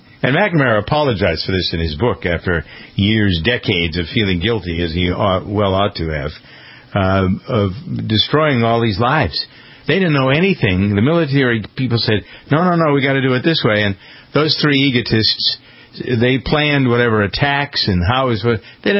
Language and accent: English; United States; And I'm probably most angry about Vietnam myself as a as an American.